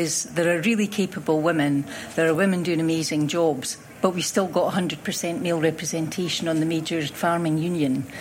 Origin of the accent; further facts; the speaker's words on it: Dundee, Scotland, United Kingdom; I'm from the outside, so I'm from Dundee. So I'm coming in with fresh eyes